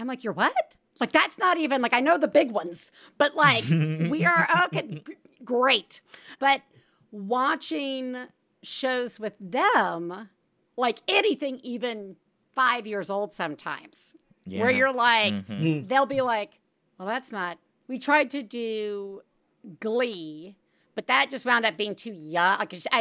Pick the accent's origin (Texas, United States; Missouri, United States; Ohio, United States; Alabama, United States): Alabama, United States; I am from Alabama.